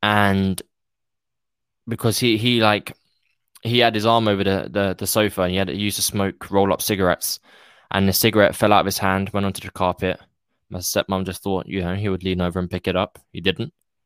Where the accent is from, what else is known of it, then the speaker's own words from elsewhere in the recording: London, United Kingdom; So for me, my story is I'm a Londoner. I come from people call it a broken home. So my mum left when I was 4.